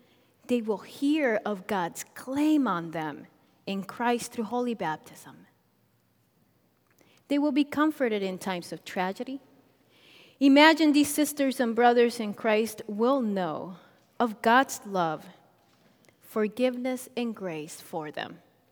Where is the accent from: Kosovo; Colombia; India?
Colombia; English is a second language; now in United States; I didn't grow up with these foods, but I love them. I grew up in Colombia, and the food there is very different.